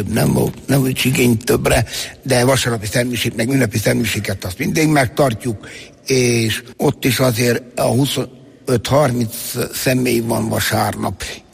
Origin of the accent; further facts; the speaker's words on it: Satu Mare, Satu Mare County, Romania; moved away as an adult; now in Hungary; Én a elcsatolt területekről származom, a Parciumból, Szatmár-Németiből. Én Szatmár-Németiből származom